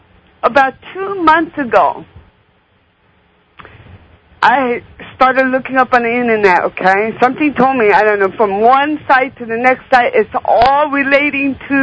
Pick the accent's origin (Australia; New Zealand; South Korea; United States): South Korea; I was born and raised in Korea.